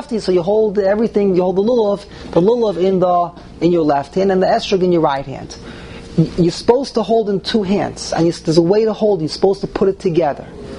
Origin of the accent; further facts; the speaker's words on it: New York City, New York, United States; I grew up as a child, okay, I grew up in Lower East Side, in Young Israel